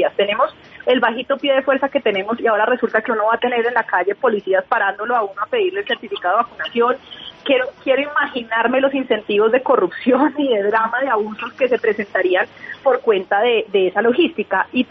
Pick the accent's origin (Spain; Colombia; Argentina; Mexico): Colombia; es fundamental que todos los colombianos y colombianas nos vacunemos